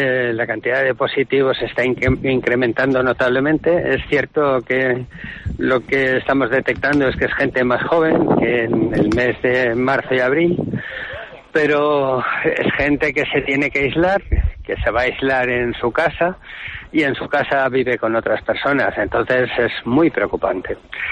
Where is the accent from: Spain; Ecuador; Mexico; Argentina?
Spain; Somos españoles y tenemos una forma de relacionarnos